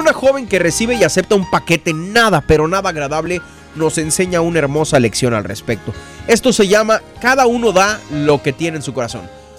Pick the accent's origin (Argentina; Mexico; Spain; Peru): Mexico; moved away; yo cuando me vine para acá de México